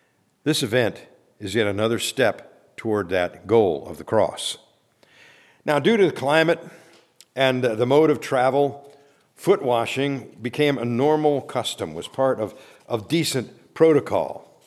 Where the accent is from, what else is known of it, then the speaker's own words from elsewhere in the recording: Ephrata, Pennsylvania, United States; we did a combined retreat with Reformed Presbyterian Church in my hometown in Ephrata, Pennsylvania